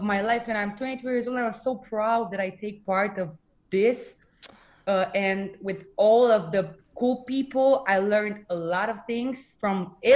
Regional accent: Bucharest, Romania; English is a second language; I'm 22 years old. I'm from Romania, Bucharest, and I'm a singer.

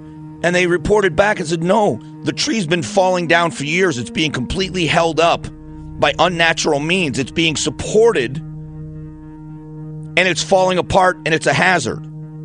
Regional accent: Florida, United States; also born or lived in Ohio; I was born in Northeast Ohio, but grew up in Florida. So I say I'm from Florida because I don't remember much about Ohio.

